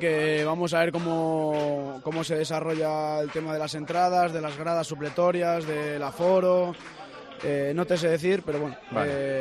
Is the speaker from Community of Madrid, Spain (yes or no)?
yes; Madrid, Community of Madrid, Spain; De Valdebernardo, Vicálvaro.